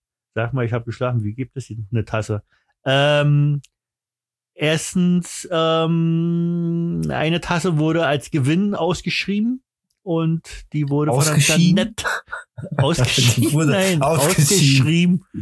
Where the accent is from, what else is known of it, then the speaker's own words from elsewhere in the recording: Berlin, Germany; Ich bin richtiger Berliner, Alter.